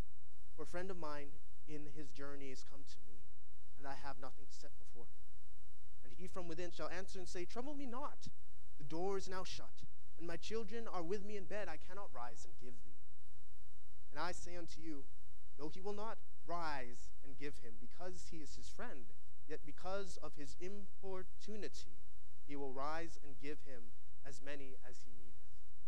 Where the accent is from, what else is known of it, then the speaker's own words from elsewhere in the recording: Philippines; My family, specifically, we are Filipino. And in the Philippines, Catholicism has a great stronghold in that country.